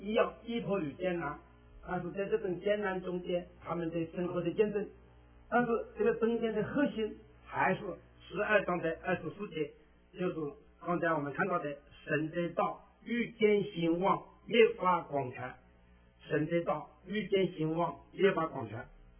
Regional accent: China; now in Canada; 因为咱们都是中国来的，我们有共同的语言

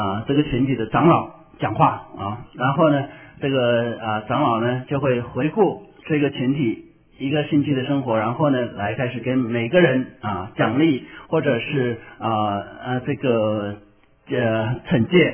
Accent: Yueyang, Hunan, China; 我的家乡岳阳那个地方啊，都有不少的教会

